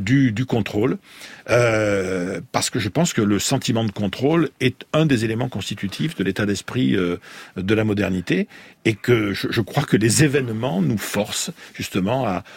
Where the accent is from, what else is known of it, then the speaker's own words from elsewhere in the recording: Bordeaux, Nouvelle-Aquitaine, France; je suis bordelais. Je suis né à Bordeaux, j'y ai grandi.